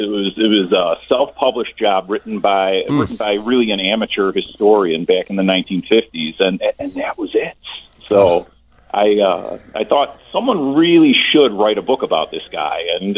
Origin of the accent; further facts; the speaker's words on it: Chicago, Illinois, United States; also born or lived in Atlanta; Born and raised in Rogers Park. Lived in Rogers Park until I was about 40 years old.